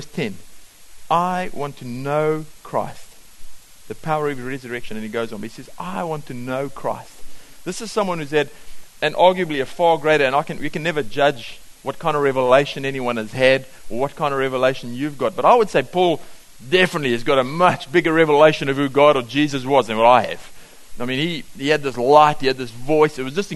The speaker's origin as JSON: {"language": "English", "country": "South Africa", "moved": "as an adult", "lives_now": "New Zealand", "said": "Being a South African watching the game and the attitude and the way people looked at Richie McCaw"}